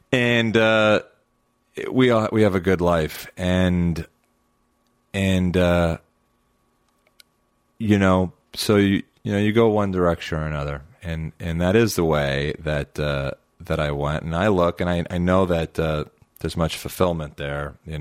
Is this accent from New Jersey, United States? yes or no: no; Huntington Beach, California, United States; I grew up in Huntington Beach. I went to Disneyland my whole life growing up